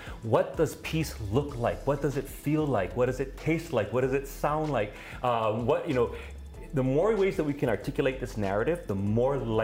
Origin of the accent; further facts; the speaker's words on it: Waianae, Hawaii, United States; Oh, I'm from Waianae. Yeah, born and raised. And my family has always had a strong connection with the land and the ocean out in Waianae.